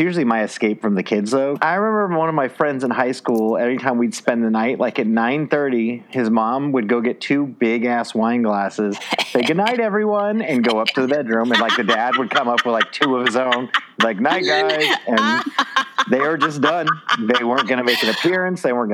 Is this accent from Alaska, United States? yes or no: yes; Alaska, United States; also born or lived in Georgia; I mean, I grew up in Alaska and Georgia, so I definitely can drive in snow.